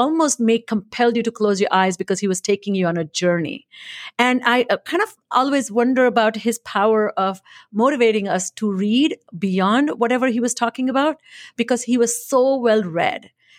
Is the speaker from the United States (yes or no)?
no; India; I grew up in India, went to Indian schools